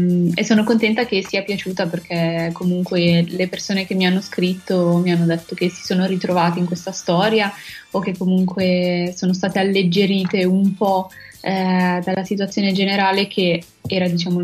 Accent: Novara, Piedmont, Italy; vengo da Novara. Ho 24 anni e studio musica

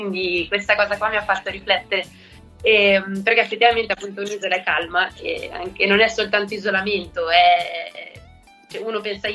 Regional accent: Milan, Lombardy, Italy; also born or lived in London / Vancouver; now in Rome, Italy; Anch'io sono di Milano, adesso vivo a Roma, ma ho vissuto a Londra e Vancouver

